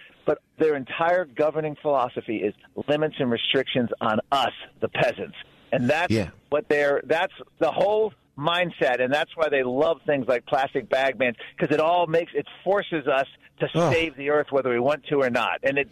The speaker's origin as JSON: {"language": "English", "town": "Washington", "region": "District of Columbia", "country": "United States", "tie": "born or raised there", "said": "Washington Post, my hometown newspaper, Joe"}